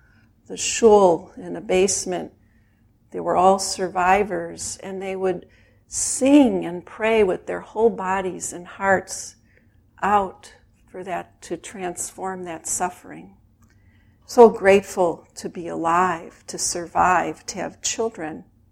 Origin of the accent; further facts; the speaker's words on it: Chicago, Illinois, United States; I grew up in Chicago in a very traditional Jewish family.